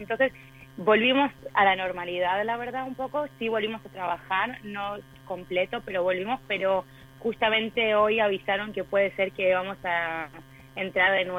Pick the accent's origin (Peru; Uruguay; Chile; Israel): Israel; Petah Tikva, Central District; yo soy de Petah Tikva, que estoy en el centro, entonces Tel Aviv es como 10 minutos de mi casa.